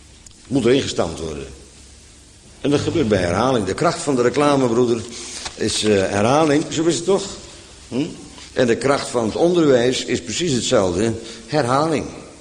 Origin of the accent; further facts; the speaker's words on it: Bodegraven, South Holland, Netherlands; Hoewel, ik kom uit Bodegraven